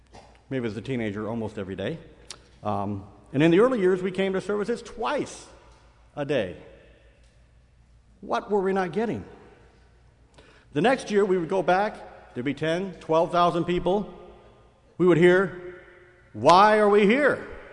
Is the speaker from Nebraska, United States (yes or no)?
no; Elkhart, Indiana, United States; I grew up in the Elkhart, Indiana church, if anybody's there.